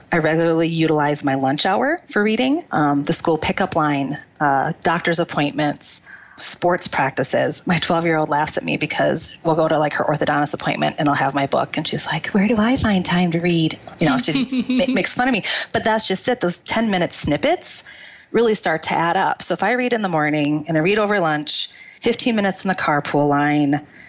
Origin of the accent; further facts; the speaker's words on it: Wisconsin, United States; I am from Wisconsin.